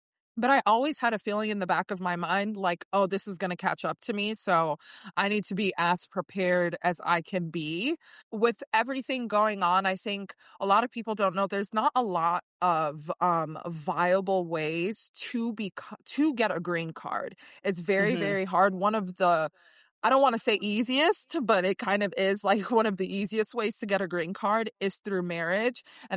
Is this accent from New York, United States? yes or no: no; Chicago, Illinois, United States; also born or lived in Yaoundé, Cameroon; So I was born in Yaoundé and then moved out to the States, specifically Chicago, in 2003 for education. So from first grade through college, I was going through school in Chicago.